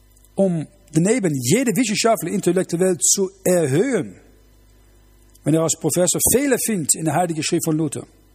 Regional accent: Netherlands; German is a second language; Ich komme aus Holland, ich kenne das sehr gut nach dem Zweiten Weltkrieg.

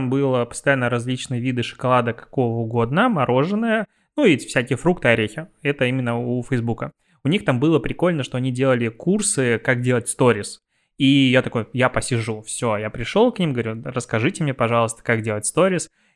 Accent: Pinsk, Brest Region, Belarus; То есть я из Пинска, как бы, и Полесье — это вот вокруг Припяти.

